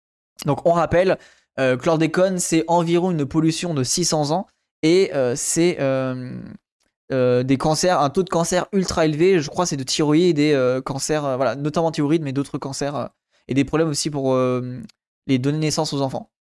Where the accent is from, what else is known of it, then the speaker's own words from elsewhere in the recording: Martinique; moved away as an adult; J'ai grandi en Martinique où j'ai passé les 18 premières années de ma vie.